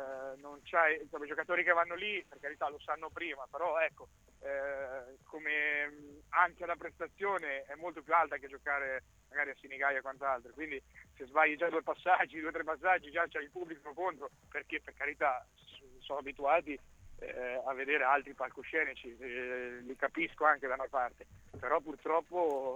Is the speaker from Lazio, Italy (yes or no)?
no; Ancona, Marche, Italy; sono d'Ancona